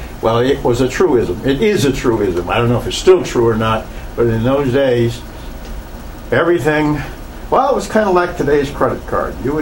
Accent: Raleigh, West Virginia, United States; I was actually born in Raleigh, West Virginia, which is a coal mining town, and where I spent my early years.

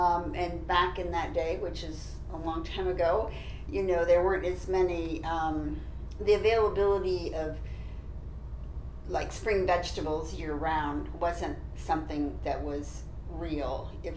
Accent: Tiffin, Ohio, United States; born there; I was born in Tiffin, Ohio.

